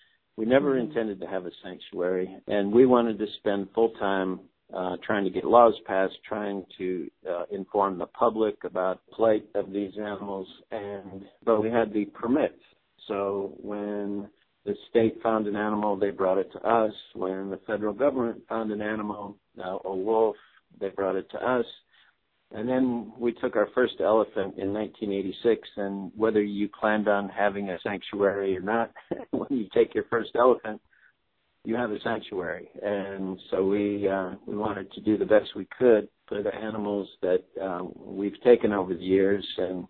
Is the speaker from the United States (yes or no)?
yes; Ohio, United States; moved away; But so I came out to California from Ohio in 1976 and met Pat at an auto show in Cleveland, Ohio, oddly enough.